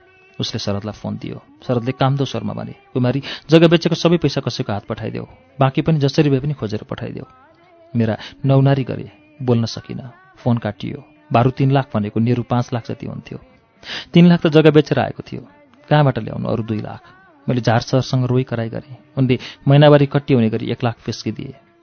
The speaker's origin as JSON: {"language": "Nepali", "region": "Madhesh Province", "country": "Nepal", "accent": "Pahadi", "said": "म जन्मले मधेसी जनजाति हुँ, मैले पहाडी जनजाति केटासँग बिहा गरेकी हुँ, म काठमाडौँमा पढेकी हुनाले मेरो बोलीचाली पहाडीको जस्तो भएको मात्रै हो। सबभन्दा पहिले म नेपाली हुँ, अनि मधेसी हुँ, अनि पहाडी हुँ।"}